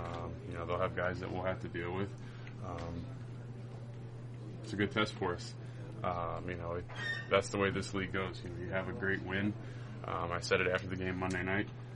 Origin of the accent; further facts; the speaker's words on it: Cincinnati, Ohio, United States; You know, growing up in Cincinnati, the Bengals-Steelers rivalry is one that I grew up watching.